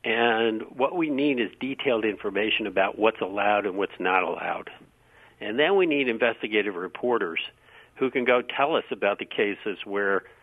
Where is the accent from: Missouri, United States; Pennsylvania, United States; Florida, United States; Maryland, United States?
Maryland, United States; Takoma Park; In the state of Maryland, in my hometown area, state police investigators began infiltrating anti-war groups in Tacoma Park, Maryland.